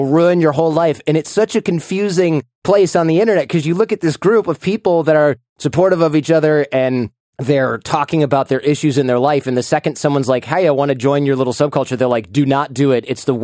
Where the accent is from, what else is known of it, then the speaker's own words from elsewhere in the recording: Michigan, United States; Yeah, they're from my suburb in my hometown, and they would drive around in their